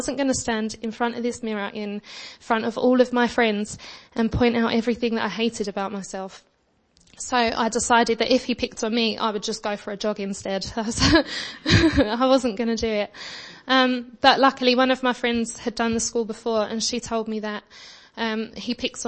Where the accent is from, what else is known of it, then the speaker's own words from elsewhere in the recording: East of England, United Kingdom; I'm a girl from Essex with a sewing addiction.